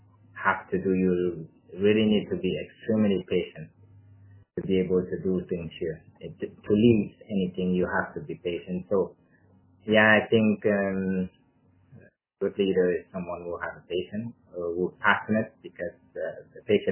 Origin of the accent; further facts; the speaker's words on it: Cameroon; born there; I didn't grow up in Canada. I was born in Cameroon in Africa, Central Africa.